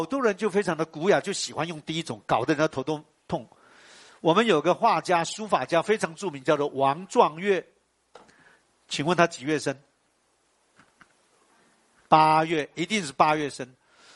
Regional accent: Taiwan; 我们台湾话还有一句话

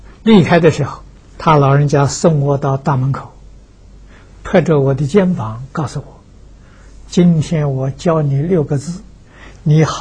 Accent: China; 我们中国人讲气氛呢，那真好，真是享受啊

